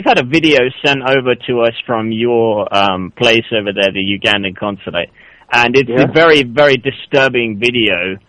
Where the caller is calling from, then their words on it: Vancouver, British Columbia, Canada; I'm calling from the British Embassy in Vancouver.